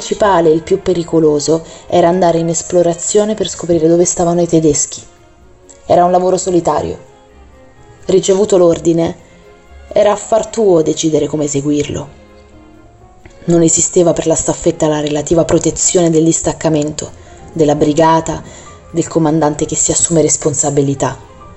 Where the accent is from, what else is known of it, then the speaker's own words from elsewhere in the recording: Asti, Piedmont, Italy; born there; Sono nata ad Asti il 30 aprile 1925. In una famiglia operaia, una famiglia molto povera ma meravigliosa.